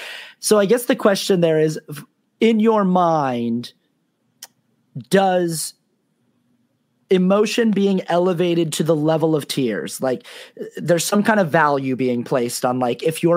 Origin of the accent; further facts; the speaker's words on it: Sandy, Utah, United States; I was raised in Sandy, Utah. My family's LDS.